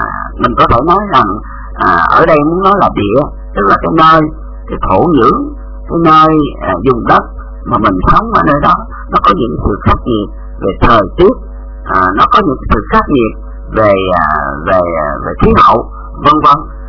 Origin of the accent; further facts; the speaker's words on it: Southeast, Vietnam; also born or lived in Mekong Delta; mình ở sinh ra tại miền Tây, nhưng mà rồi đó là từ nhỏ là mình sống ở tại miền Đông, sống ở tại miền Đông